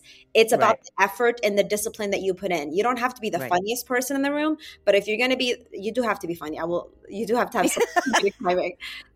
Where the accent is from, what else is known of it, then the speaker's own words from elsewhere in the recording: Nur Shams, Palestine; English is a second language; because I grew up in Palestine. I grew up in I was born there. So I was born in a refugee camp in Nur Shams. My family were part of the 48ers